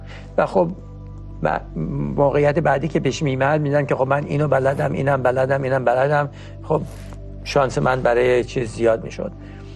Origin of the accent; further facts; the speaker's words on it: Iran; moved away as an adult; منم پس 3 ماه یا 4 ماه بعد از انقلاب از ایران اومدم بیرون